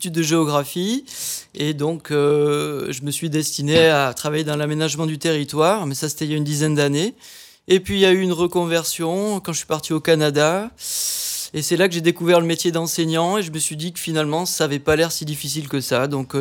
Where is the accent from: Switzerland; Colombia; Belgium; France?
France; Cahors, Occitanie; Eh ben moi je viens de Cahors.